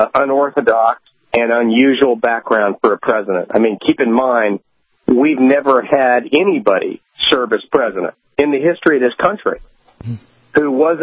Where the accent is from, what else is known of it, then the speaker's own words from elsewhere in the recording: Georgia, United States; who's a dear friend because we're both from Georgia